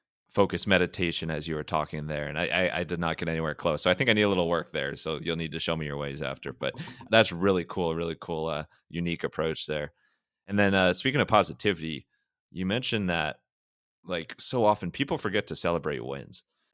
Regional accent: Ohio, United States; I'm somebody who's from Ohio, so I'm from the Midwest, but I think North Dakota and Ohio are different, very different parts of the Midwest.

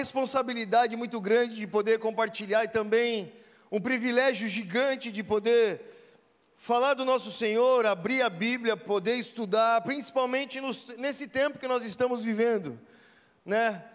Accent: São Paulo, Brazil; A gente vem lá de São Paulo, lá, sabe? Carioca é bem mais feliz, cara.

